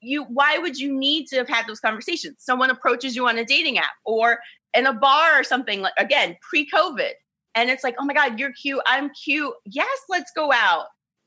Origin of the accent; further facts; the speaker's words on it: Ohio, United States; And I think it's just part of that is, you know, where I grew up in Ohio, being around mostly white people.